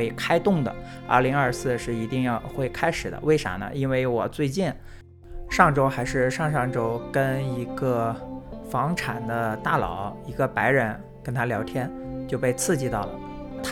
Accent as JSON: {"language": "Chinese", "country": "China", "tie": "born or raised there", "lives_now": "United States", "said": "我是一个外来的人，我是在中国出生中国长大。"}